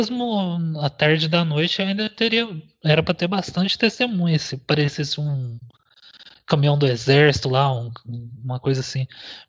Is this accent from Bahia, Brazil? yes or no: no; Cambuquira, Minas Gerais, Brazil; naquela época eu não morava aqui, né? Eu sou de Cambuqueira, assim.